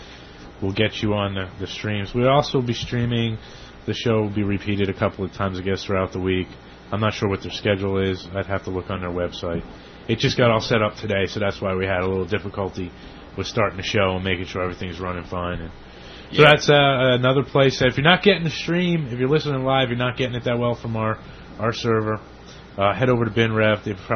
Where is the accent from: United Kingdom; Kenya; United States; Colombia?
United Kingdom; We're British as well.